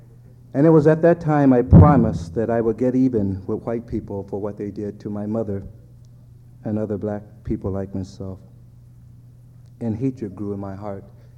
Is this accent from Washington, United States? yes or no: yes; Seattle, Washington, United States; I was born and raised here in Seattle.